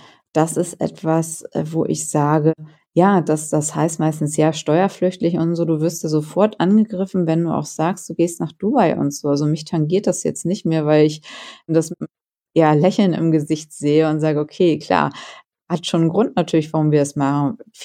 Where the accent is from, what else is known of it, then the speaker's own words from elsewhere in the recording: Germany; Für mich ganz klar ist Deutschland leider, leider Gottes nicht mehr der Place to be. Ist mein Liebling, mein Heimatland, mein Lieblingsland mal so gewesen.